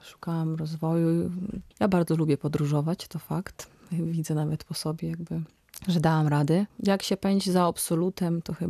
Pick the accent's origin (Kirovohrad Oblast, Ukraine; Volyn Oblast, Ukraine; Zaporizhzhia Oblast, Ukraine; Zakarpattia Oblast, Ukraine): Kirovohrad Oblast, Ukraine; Vysoki Bairaky; Pochodzę z takiej malutkiej wsi Wysoki Bajraki. To jest centralna Ukraina